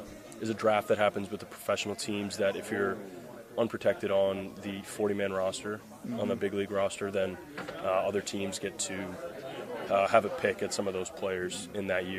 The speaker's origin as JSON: {"language": "English", "region": "Massachusetts", "country": "United States", "said": "I'm from just north of Boston, Massachusetts."}